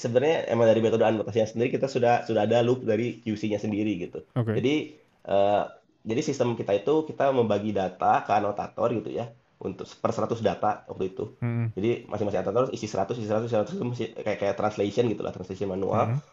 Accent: West Java, Indonesia; I mean, saya orang Sunda, jadi kalau saya lihat kayak di Pulau Jawa gitu

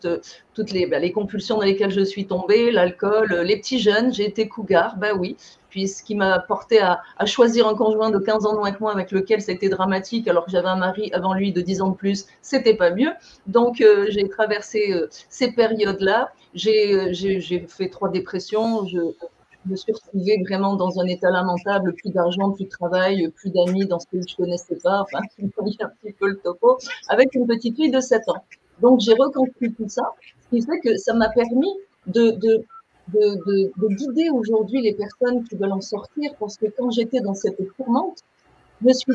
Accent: France; moved away; Je viens de France, comme mon accent l'indique

